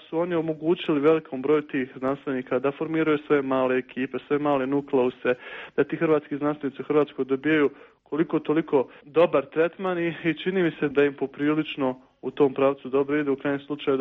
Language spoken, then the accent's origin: Bosnian; Bosnia & Herzegovina; pružena je mogućnost ljudima iz Bosne i Hercegovine, meni recimo, da upoznam svoje kolege koji su rodom iz Bosne i Hercegovine